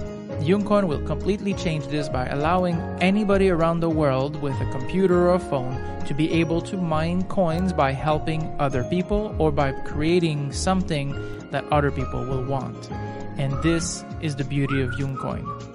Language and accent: English; Canada; I'm a Canadian entrepreneur who had the chance to retire at the age of 33.